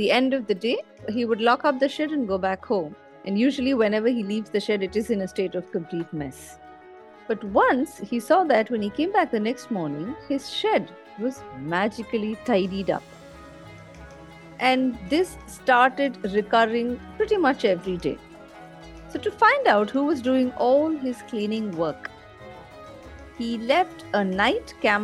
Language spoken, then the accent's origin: English; India; I'm from India.